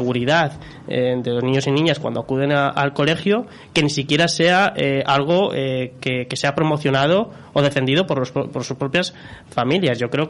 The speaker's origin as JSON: {"language": "Spanish", "town": "La Cabada", "region": "Cantabria", "country": "Spain", "said": "uno de mi pueblo, de La Cabada, y otro de Ceceñas, que está al lado."}